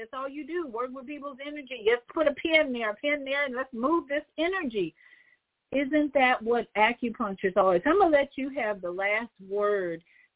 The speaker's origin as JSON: {"language": "English", "town": "Chicago", "region": "Illinois", "country": "United States", "tie": "born or raised there", "said": "I was raised in Chicago, but I was in Hyde Park neighborhood, which was very diverse."}